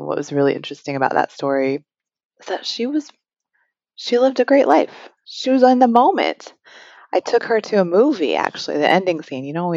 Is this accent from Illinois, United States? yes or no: yes; Illinois, United States; Illinois, not far from where I grew up. So I was automatically interested from an identity standpoint, being Asian American, living in the Midwest, growing up at that time period.